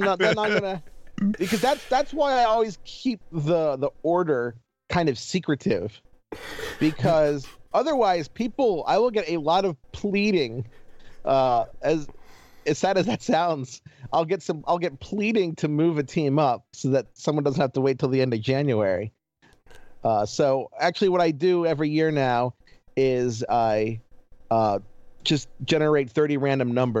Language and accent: English; Baltimore, Maryland, United States; Oh, I'm from Baltimore. It's depressing right now.